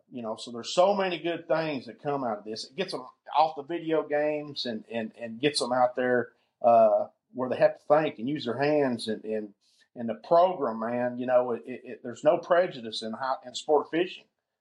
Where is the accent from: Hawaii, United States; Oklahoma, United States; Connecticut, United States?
Oklahoma, United States; So I'm a native Oklahoman, southeast Oklahoma. Born and raised here. Lived here my whole life.